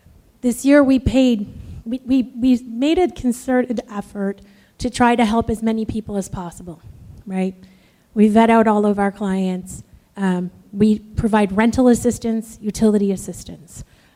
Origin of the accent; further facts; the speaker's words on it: New York, United States; I come from New York, and there are ceilings in place.